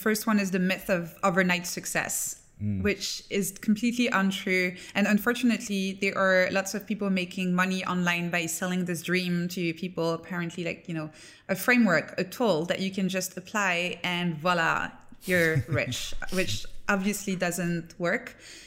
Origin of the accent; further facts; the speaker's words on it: France; Yes. Yeah. I grew up in France.